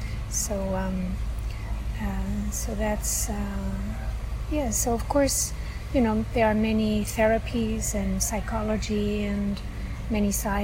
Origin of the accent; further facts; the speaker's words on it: Spain; now in Canada; I'm originally from Spain, but I have lived in Canada for 20 years, much more, 40 years.